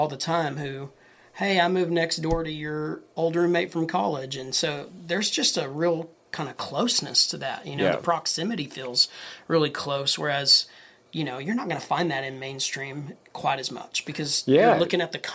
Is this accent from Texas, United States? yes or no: yes; Lubbock, Texas, United States; because for me growing up, even though I grew up in Lubbock, Texas